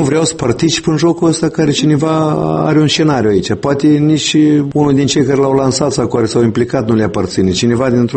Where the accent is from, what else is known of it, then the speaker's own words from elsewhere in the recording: Moldova; dar noi suntem moldoveni.